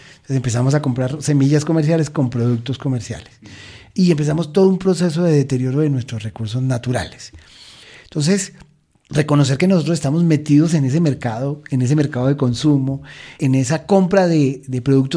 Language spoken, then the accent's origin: Spanish; Florencia, Caquetá, Colombia; yo soy oriundo de, yo soy nacido en Florencia, Caquetá, y estudié allá en mi universidad y gran parte de mi colegio.